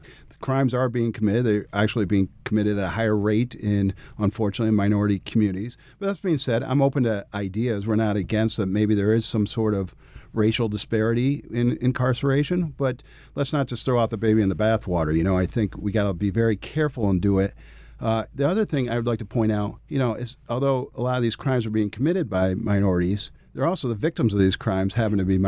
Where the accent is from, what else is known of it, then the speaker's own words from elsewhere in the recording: New York, United States; Well, I'm from Central New York. I've been in the Assembly for 18 years.